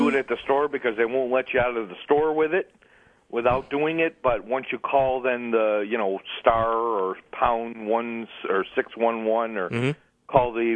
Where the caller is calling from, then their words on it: New York, United States; Hi, guys. I'm in Rendaquite.